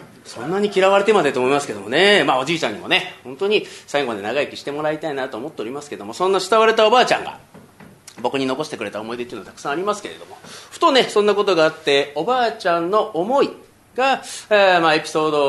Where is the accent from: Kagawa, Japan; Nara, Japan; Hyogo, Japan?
Kagawa, Japan; 僕香川県出身ですから香川県の方言になりますけど